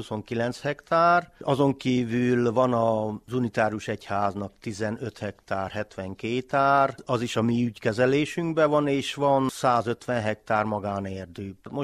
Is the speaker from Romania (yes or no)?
yes; Székely Land, Romania; Én az őseimtől úgy tanultam, hogy egy igazi székely falu közösség úgy tud fennmaradni, ha mindenki oda rakja a talentumát. Én ebben nevelkedtem fel